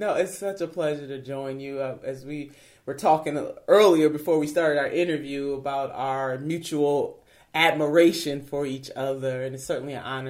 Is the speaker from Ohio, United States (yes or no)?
yes; Ohio, United States; I was the Democratic nominee in my home state of Ohio